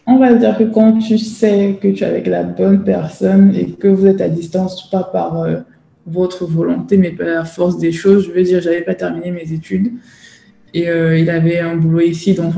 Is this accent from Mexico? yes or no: no; Cameroon; also born or lived in Bordeaux; now in France; j'ai quitté le Cameroun en 2005 pour aller vivre avec mes parents, enfin, mon père à la base. Du coup, oui, j'ai fait toutes mes études à Bordeaux plus exactement